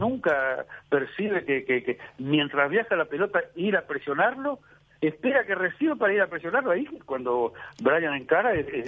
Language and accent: Spanish; Uruguay; yo cuando voy al exterior digo, soy uruguayo